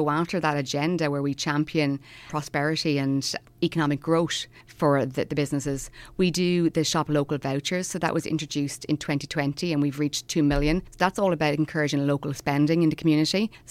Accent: Rathangan, County Wexford, Ireland; I am from the Cleary-Stone Rathangan area, went to primary school in Rathangan, secondary school in Presentation in Wexford Town.

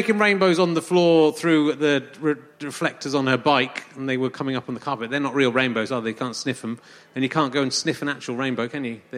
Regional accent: Yorkshire and the Humber, United Kingdom; I'm from Yorkshire.

